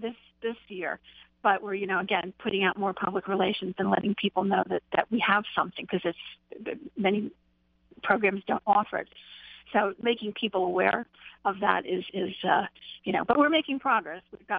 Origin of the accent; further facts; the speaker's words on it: Philadelphia, Pennsylvania, United States; And actually, I'm from the Philadelphia area, and I'm a mental health nurse.